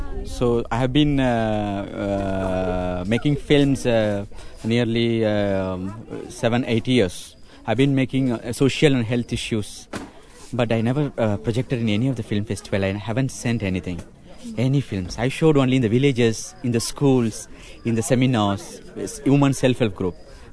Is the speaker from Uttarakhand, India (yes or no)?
no; Kuilapalayam, Tamil Nadu, India; English is a second language; I'm from Quilapalyam, and I live near New Creation.